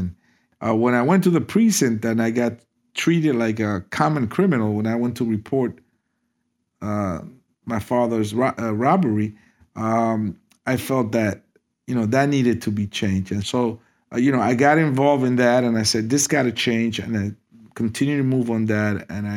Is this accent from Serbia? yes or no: no; Dominican Republic; now in New York City, United States; I would say Dominicano, naturally, because that's my ethnicity. And that's what drove my existence here in early New York City for a long, long time.